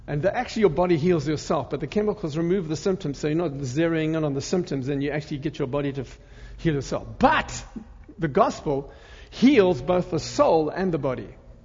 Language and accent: English; Zimbabwe; born there; I'm not South African. I'm not Zimbabwean. I was born in Zimbabwe.